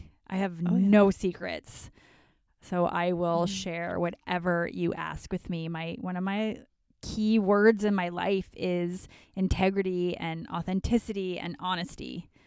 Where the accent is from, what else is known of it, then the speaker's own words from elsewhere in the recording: Calgary, Alberta, Canada; also born or lived in Vancouver; I grew up in Calgary, lived in Vancouver.